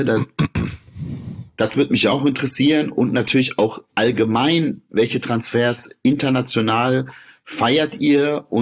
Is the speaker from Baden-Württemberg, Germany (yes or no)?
no; Bad Pyrmont, Lower Saxony, Germany; Bei uns in Bad Pyrmont, da war, keine Ahnung, kein Schwanz, war 96-Fan.